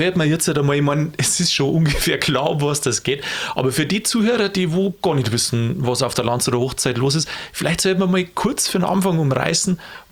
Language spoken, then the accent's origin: German; Bavaria, Germany; Also, ich komme da aus der Gegend, darum weiß ich es ein bisschen aus der Erfahrung.